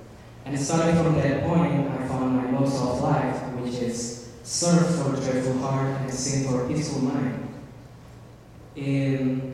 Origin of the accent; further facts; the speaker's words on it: Yogyakarta, Special Region of Yogyakarta, Indonesia; English is a second language; I was born and raised in Indonesia for 17 years.